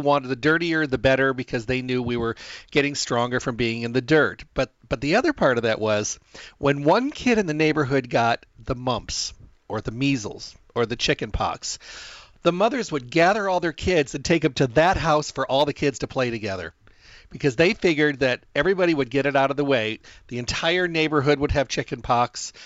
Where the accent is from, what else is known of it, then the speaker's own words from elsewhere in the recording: Midwest, United States; I grew up in the Midwest, and it was a very small town, but we lived in an outside town. It was even smaller.